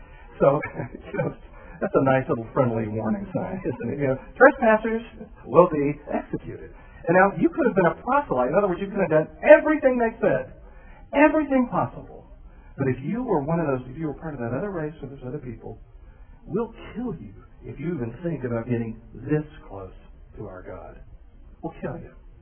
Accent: the South, United States; I'm a Southerner. Look at my bow tie. I'm a Southerner.

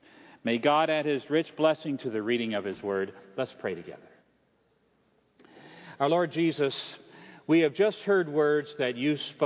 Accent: Orlando, Florida, United States; Now, I come from Orlando, Florida, and occasionally, like last year, we have hurricanes in Orlando, Florida.

